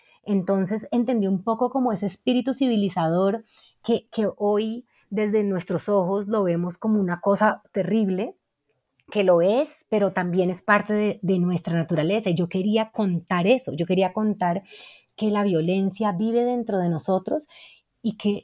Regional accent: Cali, Valle del Cauca, Colombia; yo crecí en Cali, y Cali es una ciudad atravesada por un río con piedras que no ha sido canalizado

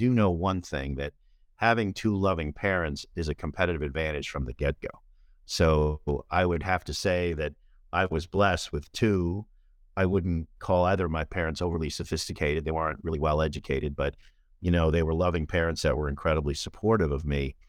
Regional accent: Woodside, New York, United States; also born or lived in Trumbull, Connecticut; I was actually born and raised in Woodside, Queens. So I grew up in New York City.

